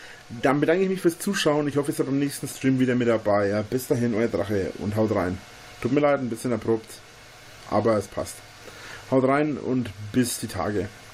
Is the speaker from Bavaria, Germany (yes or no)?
yes; Bavaria, Germany; Ich wohne nicht mal 30 Kilometer von Erlangen entfernt.